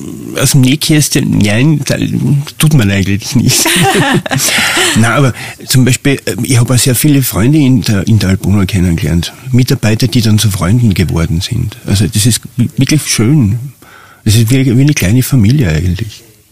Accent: Vienna, Austria; born there; Ja, weil ich bin gebürtiger Wiener, bin von Wien, von der Großstadt, einfach in die Berge gefahren

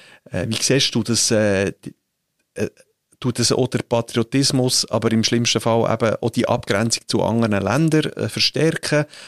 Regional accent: Bern, Switzerland; also born or lived in Italy; Ich bin aus Segondo aufgewachsen, also ich bin in Bern geboren, aber ich habe zuerst wirklich nur die italienische Schule gemacht, meine Eltern sind beide aus Italien und dann sind wir auf Italien, wo ich 10 war, mit 12 zurück

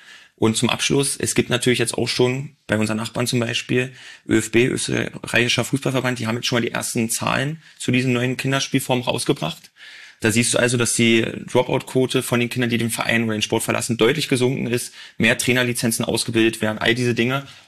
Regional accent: Rossau, Saxony, Germany; Das ist, also ich komme direkt aus Rossau, das ist halt nochmal der tragende Punkt.

